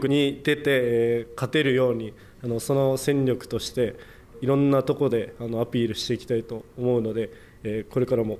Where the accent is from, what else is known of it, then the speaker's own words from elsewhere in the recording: Fukuoka, Japan; now in Kashima, Japan; 出身地は福岡県出身です。